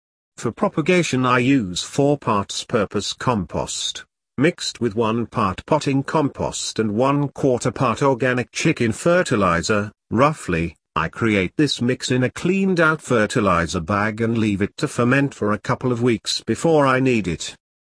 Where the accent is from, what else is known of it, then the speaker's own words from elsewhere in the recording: Yorkshire and the Humber, United Kingdom; born there; now in Cumbria, United Kingdom; Being a Yorkshire man by birth, if now a Cumbrian by circumstance, means I'm always on the lookout for a bargain or even a freebie.